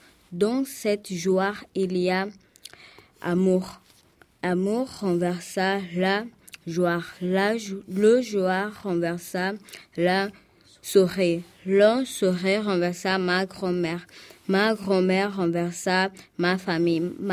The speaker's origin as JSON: {"language": "French", "country": "Angola", "first_language": "Portuguese", "second_language": "French", "said": "je viens d'Angola."}